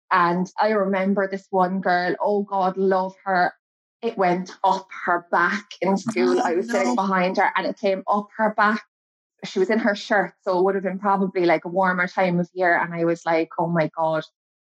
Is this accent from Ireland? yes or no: yes; Blackrock, Ireland; I'm originally from Blackrock and then I met my husband.